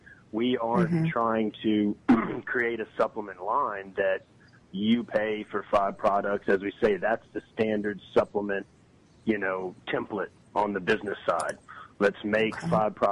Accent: West Monroe, Louisiana, United States; I grew up in West Monroe, Louisiana, where the Duck Dynasty guys are, you know.

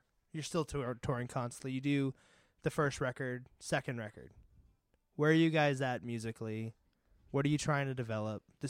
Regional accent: Massachusetts, United States; even though I'm from Massachusetts, I rep a lot of Staten Island bands.

